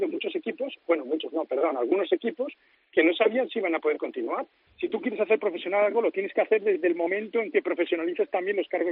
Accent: León, Castile and León, Spain; moved away; also born or lived in Oklahoma, United States; cuando yo vivía en Estados Unidos. Yo soy de León, entonces a los de León nos llaman cazurros, no es algo peyorativo.

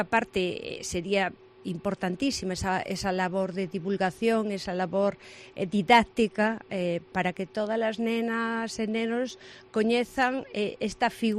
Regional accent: Galicia, Spain; pois fundamental como galegos, non?

